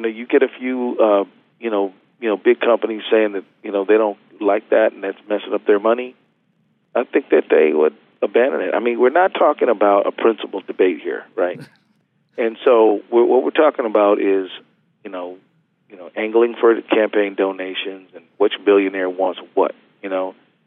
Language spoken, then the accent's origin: English; Minnesota, United States; He's my hometown boy. You know, I mean, you know, we're Minnesotans, right?